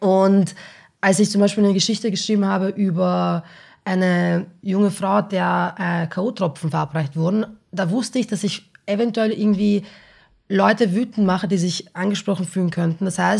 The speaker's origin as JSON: {"language": "German", "town": "Baden", "region": "Lower Austria", "country": "Austria", "tie": "born there", "said": "Und ich bin so, wohin, ich bin in Baden bei Wien geboren."}